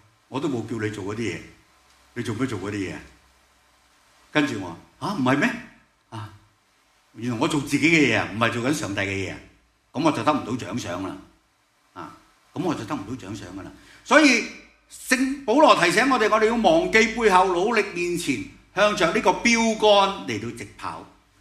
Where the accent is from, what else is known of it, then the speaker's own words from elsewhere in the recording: China; 我们中国人的农历新年